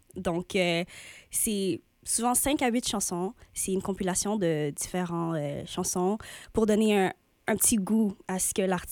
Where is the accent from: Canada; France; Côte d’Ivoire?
Canada; Montreal, Quebec; le fait que j'ai grandi à Montréal, ça fait en sorte que autour de moi, c'était beaucoup de culture